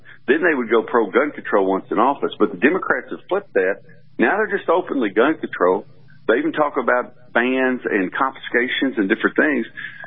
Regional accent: Kentucky, United States; Well, I'm a gun guy. I grew up originally in Kentucky.

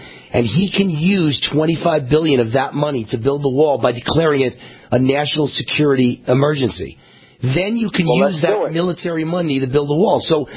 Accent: New York, United States; I mean, I came from New York where it rained all the time.

